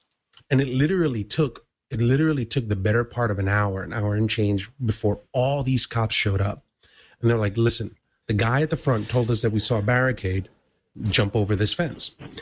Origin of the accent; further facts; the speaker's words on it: Bronx, New York, United States; And considering the fact that I'm like, I'm from the Bronx.